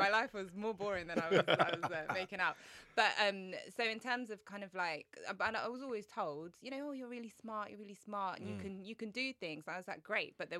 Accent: United Kingdom; I was always told, like, you know, be proud of who you are, be proud of being Black British in particular.

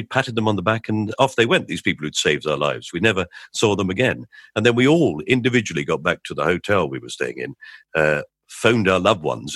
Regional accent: England, United Kingdom; We're English. We're in a foreign country.

